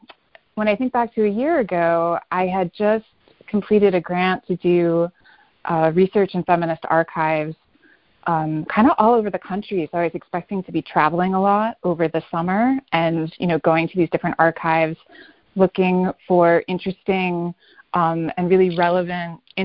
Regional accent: Connecticut, United States; Connecticut, which is also where I'm from. Like I grew up in Connecticut. I went to undergrad and graduate school in Connecticut.

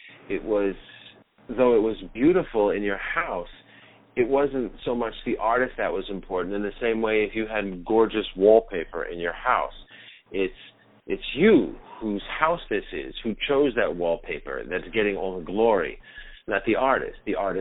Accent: New York City, New York, United States; I also feel as a New Yorker too, that Lower East Side is a very exciting scene.

